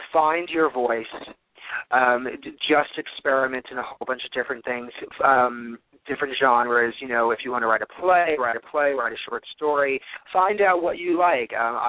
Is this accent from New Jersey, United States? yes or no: yes; Hoboken, New Jersey, United States; Now, remember, I grew up in Hoboken, New Jersey, an Italian Catholic family. I went to St. Anne's School.